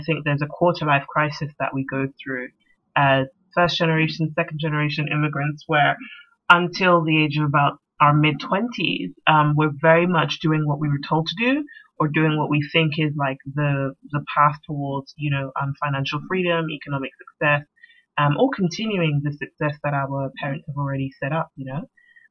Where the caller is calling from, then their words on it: United Kingdom; I'm speaking from the United Kingdom, and here they encourage young people to specialize very early.